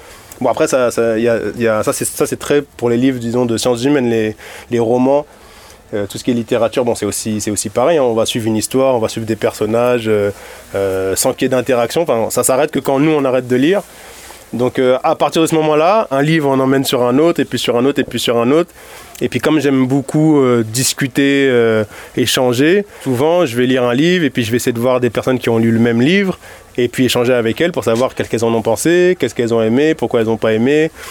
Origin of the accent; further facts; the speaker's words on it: Paris, Île-de-France, France; born there; je suis né à Paris, donc je vis à Saint-Denis depuis 2017, c'est assez récent